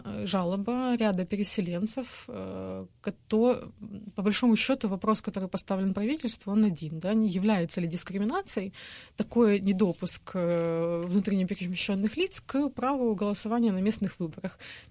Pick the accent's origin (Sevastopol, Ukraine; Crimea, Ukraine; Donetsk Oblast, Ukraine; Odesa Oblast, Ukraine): Crimea, Ukraine; now in Kyiv, Ukraine; я как крымчанка